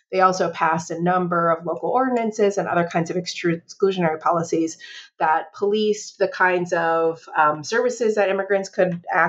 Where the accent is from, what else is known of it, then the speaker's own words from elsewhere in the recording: Chicago, Illinois, United States; So kind of maybe influenced from growing up in Chicago and spending time in lots of different places in order to get a kind of bird's eye view of the racial politics of the place